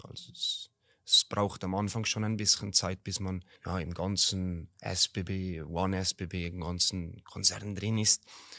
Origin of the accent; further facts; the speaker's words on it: Valais, Switzerland; für mich als Walliser ist das so oder so eine, ja, eine andere Hausnummer sozusagen.